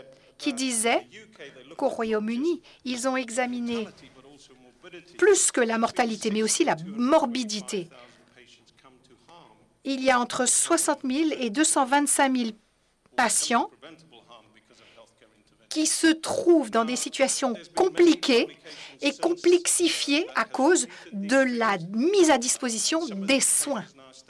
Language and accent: French; Cape Town, Western Cape, South Africa; moved away; Je viens de Cape Town, en Afrique du Sud, et je suis un exilé, et ça fait 25 ans que je suis en exil